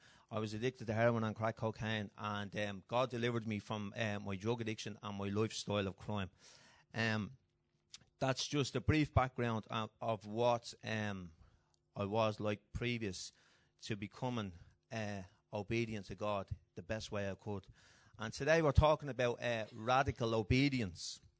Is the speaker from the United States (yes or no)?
no; Clondalkin, Leinster, Ireland; I'm from Clondalkin.